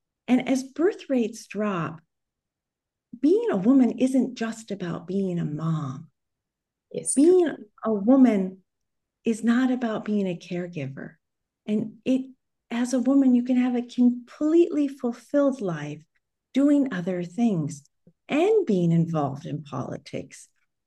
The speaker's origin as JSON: {"language": "English", "country": "United States", "said": "I'm American if you can't tell from my accent."}